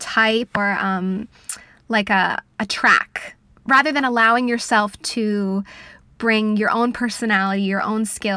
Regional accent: Vancouver, British Columbia, Canada; I'm from Vancouver, British Columbia, which is in Canada. I grew up doing theater and singing and dancing.

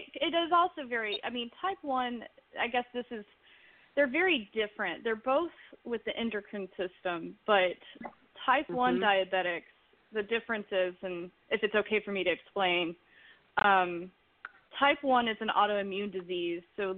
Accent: Tennessee, United States; Well, I'm from Tennessee, so I am on, my state is on that list.

